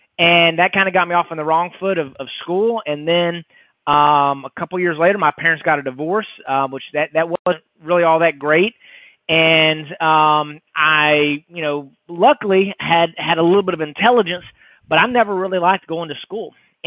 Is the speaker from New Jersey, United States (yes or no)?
no; Texas, United States; And so I grew up where we would go to Tyler. I grew up in East Texas. We moved back to East Texas